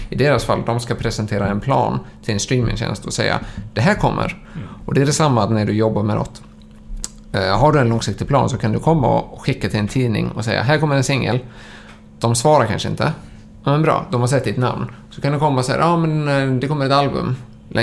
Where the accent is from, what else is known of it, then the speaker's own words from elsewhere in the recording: Sweden; Sen får man inte glömma som svensk